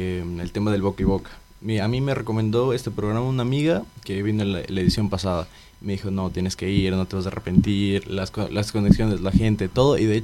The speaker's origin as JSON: {"language": "Spanish", "town": "Quito", "region": "Pichincha", "country": "Ecuador", "said": "yo vengo de Ecuador, de Quito, Ecuador, y bueno, yo también tengo 23 años"}